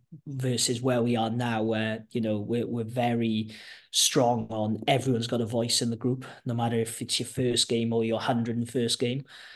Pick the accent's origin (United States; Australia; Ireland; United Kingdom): United Kingdom; Wales; As Welsh referees, or, you know, I work with, say, Ben O'Keefe or Matty Rinal or whoever it might be.